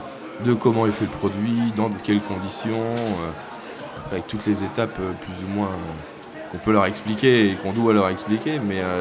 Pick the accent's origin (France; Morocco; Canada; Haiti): France; Chinon, Centre-Val de Loire; De Chinon, donc on est au sud de Tours.